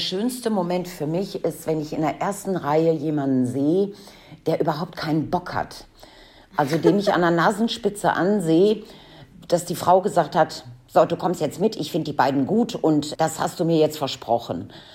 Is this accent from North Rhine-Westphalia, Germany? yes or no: no; Munich, Bavaria, Germany; born there; Übrigens bin ich in München geboren, ne?